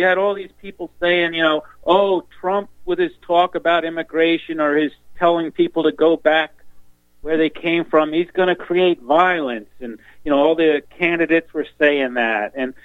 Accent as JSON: {"language": "English", "region": "Tennessee", "country": "United States", "said": "Well, I happen to be in New Orleans today, but normally I'm from Tennessee."}